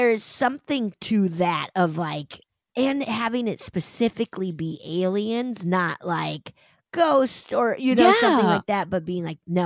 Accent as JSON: {"language": "English", "town": "Virginia Beach", "region": "Virginia", "country": "United States", "tie": "born or raised there", "said": "I grew up in Virginia Beach, Virginia. I was like, VA. Oh, yeah. Virginia. In the 90s."}